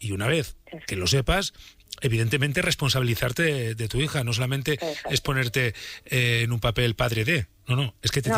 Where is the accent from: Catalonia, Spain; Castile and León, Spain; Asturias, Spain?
Castile and León, Spain; Burgos; pues yo soy burgalés de Gamonal, así que encantado de...